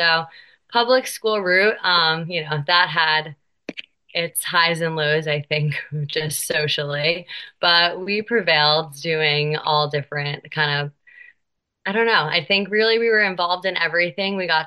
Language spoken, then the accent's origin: English; Mahwah, New Jersey, United States; now in Jersey City, United States; I am a born and raised Jersey girl. Grew up in a town called Mahwah, New Jersey. For those of you that don't know where that is, it's the last exit.